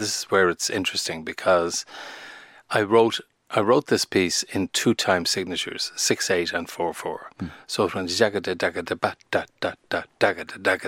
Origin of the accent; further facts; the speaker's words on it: Ireland; okay, we're Irish. We can reach back into the tradition